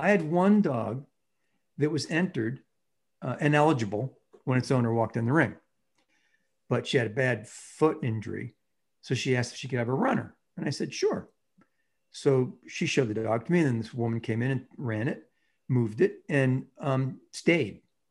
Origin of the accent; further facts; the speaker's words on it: Ireland; I never do that. I'm Irish.